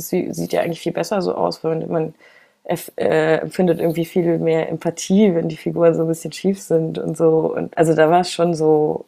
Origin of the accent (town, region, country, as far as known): Munich, Bavaria, Germany; born or raised there; also born or lived in Vienna